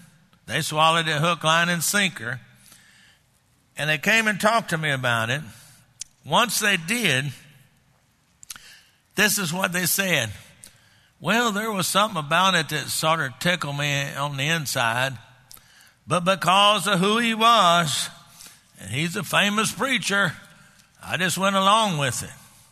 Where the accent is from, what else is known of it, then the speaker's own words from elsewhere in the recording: Texas, United States; I grew up in Texas. That's the way we talk.